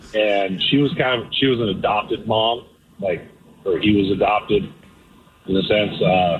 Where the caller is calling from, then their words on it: Delaware, United States; from Delaware.